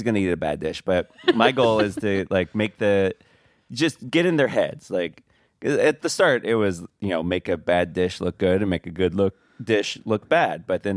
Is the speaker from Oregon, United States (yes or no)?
yes; Portland, Oregon, United States; also born or lived in New York; now in Los Angeles, United States; When I first moved out to LA, I moved from New York. I left New York, went home to Portland for a bit, and then came down here to LA.